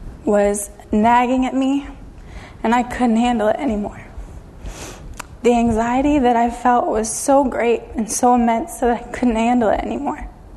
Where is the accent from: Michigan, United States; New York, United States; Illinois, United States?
New York, United States; Elmira; I am originally from Elmira, New York, born and raised.